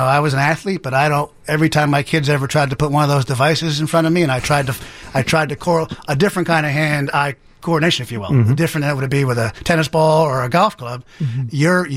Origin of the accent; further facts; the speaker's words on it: New York, United States; In Westchester County in New York.